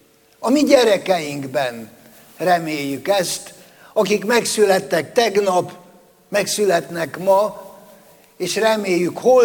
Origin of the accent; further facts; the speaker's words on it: Hungary; egy kis remény sugár az, hogy mi magyarok vagyunk. Az, hogy mi itt élünk.